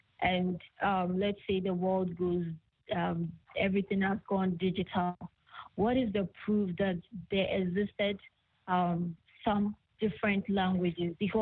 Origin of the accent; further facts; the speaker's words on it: Ghana; Ghanaians can speak it, but when it comes to writing, it becomes very difficult for them to write because we are taught English in school